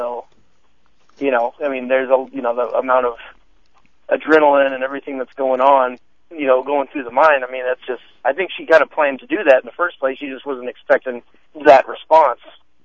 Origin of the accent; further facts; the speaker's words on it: St. Louis, Missouri, United States; well, first let me preface, I'm from St. Louis, so both of those teams are in my division